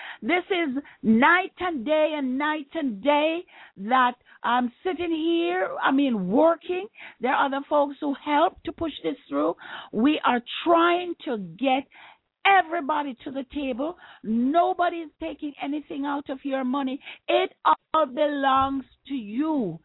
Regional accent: Jamaica; trust me, as a Jamaican, Jamaican is the most ingenious entrepreneur in the world.

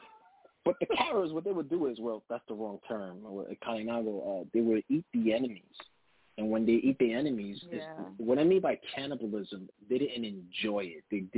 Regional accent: Brooklyn, New York, United States; also born or lived in Lower East Side, United States; So I used to live in the Lower East Side when I was a kid, right, before Brooklyn, because I'm from Brooklyn

